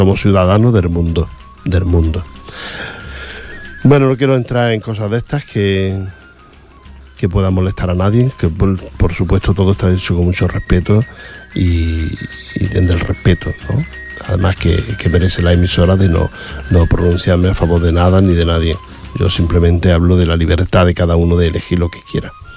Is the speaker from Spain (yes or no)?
yes; Andalusia, Spain; Yo soy andaluz, a mí no me gustan los toros.